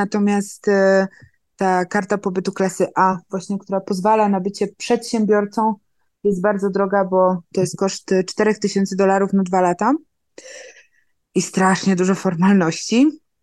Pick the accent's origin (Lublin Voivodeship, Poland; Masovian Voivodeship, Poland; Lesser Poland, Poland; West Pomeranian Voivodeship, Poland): Lesser Poland, Poland; Kraków; moved away; Czasami jestem z Krakowa, to czasami mam takie myśli, a kurczę, ale poszłabym sobie na Kazimierz na piwo